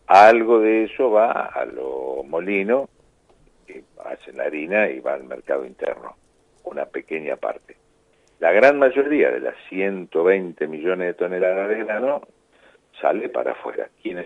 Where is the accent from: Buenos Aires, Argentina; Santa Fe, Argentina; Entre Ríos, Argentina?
Santa Fe, Argentina; Yo soy gringo de la pampa gringa.